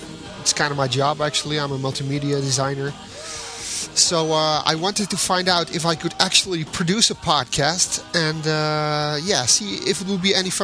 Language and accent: English; Rotterdam, South Holland, Netherlands; I am 32 years old, and I come from Rotterdam, the Netherlands. That's Europe.